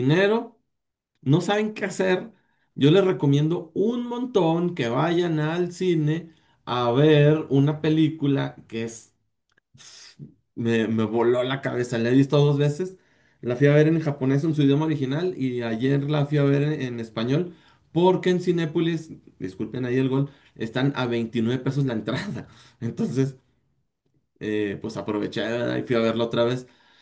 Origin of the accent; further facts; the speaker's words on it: Mexico; pero yo que soy mexicano me la pasé brutal